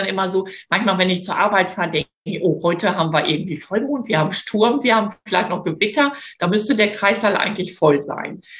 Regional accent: Lower Saxony, Germany; now in Hamburg, Germany; ich komme aus Niedersachsen und so richtig vom platten Land.

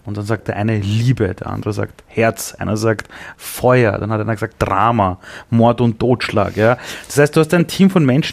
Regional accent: Austria; wäre ich nicht in Österreich auf die Welt gekommen als Österreicher

